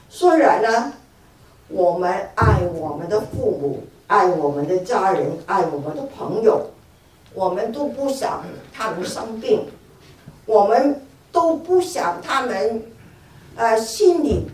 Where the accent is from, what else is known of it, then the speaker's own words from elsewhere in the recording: Guangdong, China; 好多我们广东人，我不晓得你们有没有这个